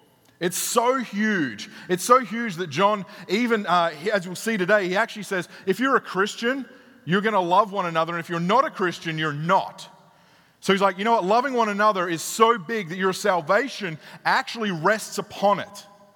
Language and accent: English; Australia; I'm Australian. I grew up that way.